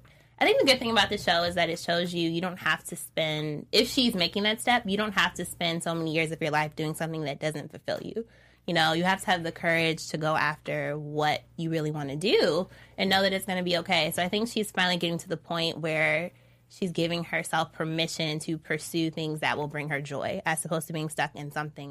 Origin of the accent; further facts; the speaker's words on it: Midwest, United States; I know what you're talking about. And I'm from the Midwest.